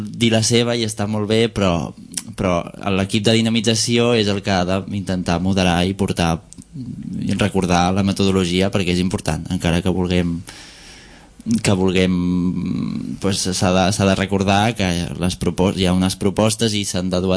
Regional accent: Alicante, Valencian Community, Spain; now in Barcelona, Spain; jo fa poc temps que visc al barri. Jo sóc d'Alacant, no sóc de Barcelona, i vaig viure a Gràcia 4 anys.

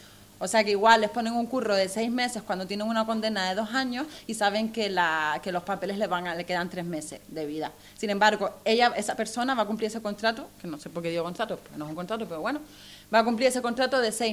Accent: Canary Islands, Spain; específicas de la comunidad canaria, por el tema este de que somos africanas realmente

